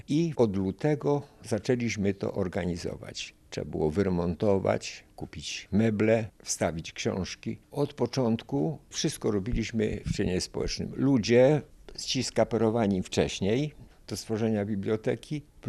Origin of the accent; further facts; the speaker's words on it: Rymanów-Zdrój, Subcarpathian Voivodeship, Poland; now in Gdańsk, Poland; Urodziłem się na Podkarpaciu, tak, w okolicy Rymanowa Zdroju i tam pasałem krowy.